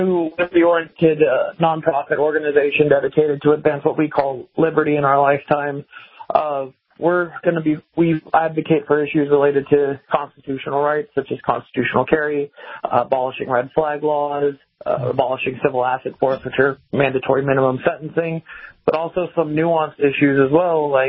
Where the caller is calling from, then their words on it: Georgia, United States; I'm from just north of Atlanta, Georgia.